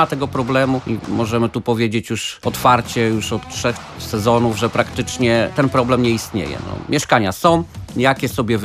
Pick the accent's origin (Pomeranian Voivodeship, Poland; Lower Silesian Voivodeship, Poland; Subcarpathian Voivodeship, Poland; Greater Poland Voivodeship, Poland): Pomeranian Voivodeship, Poland; Pelplin; also born or lived in Słupsk; now in Gdańsk, Poland; mieszkam w Trójmieście, ale pochodzę z Pelplina. W 1996 roku wyprowadziłem się, wyjeżdżając z Pelplina. Najpierw mieszkałem w Słupsku, później ze Słupska po 2 latach przeprowadziłem się do Gdańska i do dzisiaj mieszkam w Gdańsku.